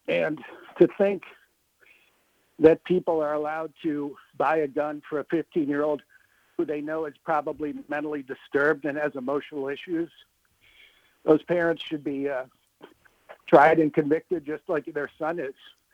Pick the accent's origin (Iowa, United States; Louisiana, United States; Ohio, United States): Ohio, United States; Cleveland; I grew up here in Cleveland. My high school had a rifle team.